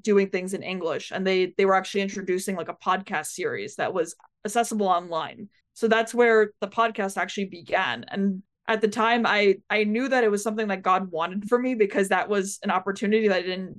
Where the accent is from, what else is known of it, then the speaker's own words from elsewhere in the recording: Queens, New York, United States; growing up in the New York City area, I grew up in Queens.